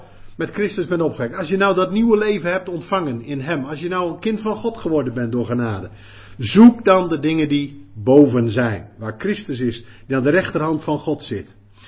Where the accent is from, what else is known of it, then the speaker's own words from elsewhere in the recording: Netherlands; Naar de mens gesproken zijn wij Nederlanders. Dat staat ook in ons paspoort of zo.